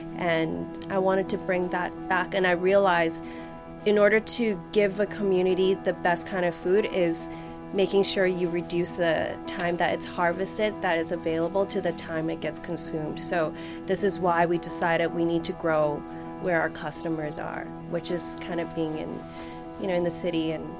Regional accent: Hong Kong; also born or lived in Shanghai; growing up in Hong Kong and Shanghai, growing up in large cities, you don't get that access.

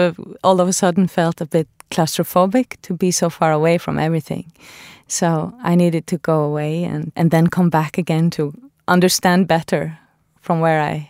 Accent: Göta, Faroe Islands; I grew up in a very small village called Göta. The population of that village is 700 people, so it's not very big.

